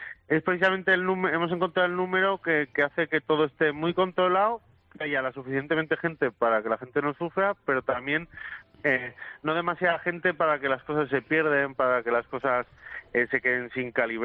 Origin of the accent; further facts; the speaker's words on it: Aragon, Spain; Soy maño, allí salimos con frío, allí fabricamos el frío.